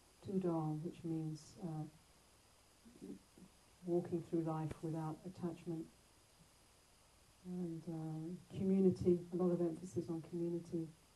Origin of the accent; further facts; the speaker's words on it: London, United Kingdom; born there; my background is, I was born in London, and from an Irish Catholic family, and English Protestant mother, lots of complexity.